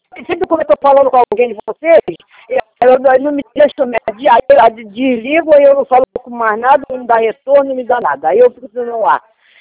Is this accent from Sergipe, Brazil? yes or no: no; Niterói, Rio de Janeiro, Brazil; Ontem mesmo, eu fui lá na sou de Niterói.